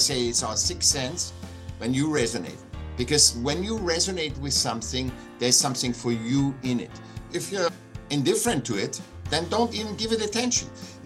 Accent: Vienna, Austria; born there; English is a second language; I was born in Vienna, in Austria, and I was a sick child

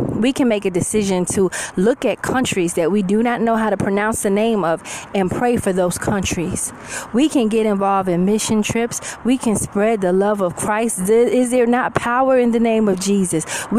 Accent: New York City, New York, United States; I am from New York City.

